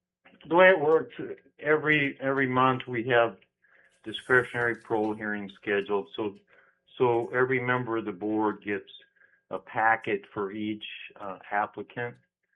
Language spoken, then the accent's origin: English; Kenai, Alaska, United States; I'm from Kenai. I've lived in Kenai since 1971.